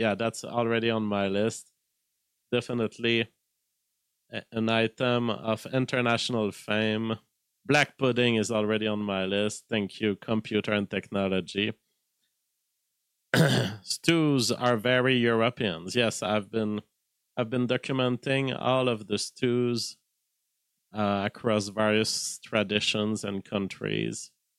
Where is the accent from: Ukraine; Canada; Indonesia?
Canada; Because as a Canadian, there's this idea that if you go in a convenience store, you can buy a little can of iced tea.